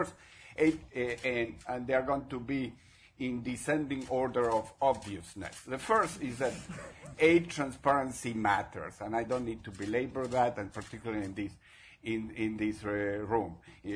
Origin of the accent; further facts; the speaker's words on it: Chile; English is a second language; now in United States; I'm from Chile, and I haven't worked in the development field for a long time